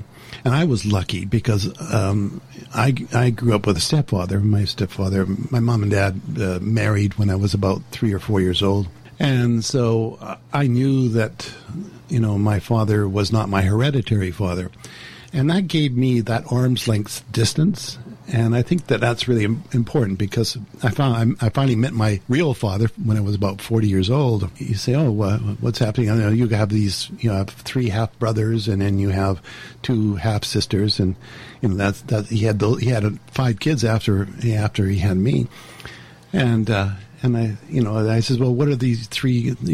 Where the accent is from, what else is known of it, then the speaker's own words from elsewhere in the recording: Vancouver, British Columbia, Canada; I grew up in the East End, Vancouver.